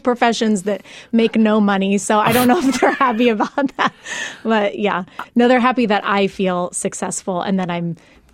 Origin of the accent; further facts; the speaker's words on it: Indianapolis, Indiana, United States; I grew up here in Indianapolis.